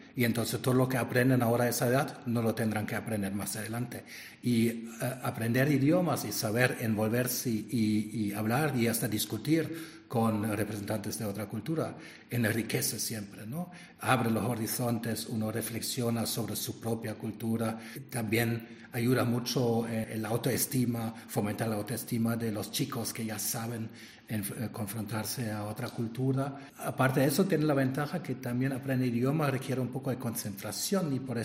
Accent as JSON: {"language": "Spanish", "country": "Germany", "accent": "German", "second_language": "Spanish", "said": "por eso me quedará mi acento para siempre, ¿no? Mi horrible acento alemán."}